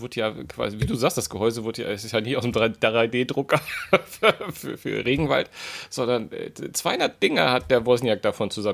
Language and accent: German; Hamburg, Germany; Außerdem komme ich aus Hamburg. Wir sagen immer Moin.